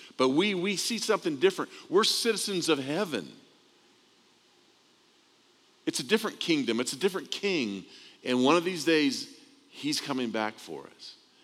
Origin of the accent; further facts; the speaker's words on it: California, United States; when my hometown in Southern California was hit with an earthquake, 6.8 earthquake, centered in my hometown.